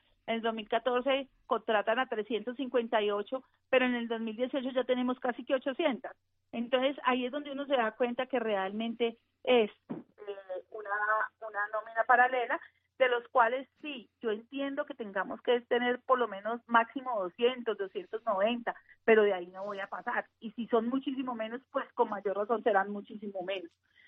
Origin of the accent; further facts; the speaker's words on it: Valle del Cauca, Colombia; que usted sabe cómo la quiere. En el Valle del Cauca, el porcentaje de pobreza extrema de la población es muy pequeño.